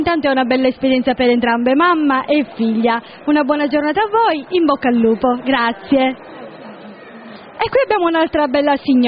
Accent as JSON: {"language": "Italian", "town": "Pozzallo", "region": "Sicily", "country": "Italy", "said": "No, sono di Pozzallo."}